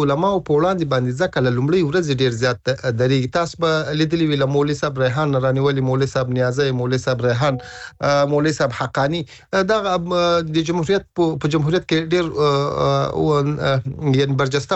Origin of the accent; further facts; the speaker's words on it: Ghazni, Afghanistan; زه د غزنی ولایت یم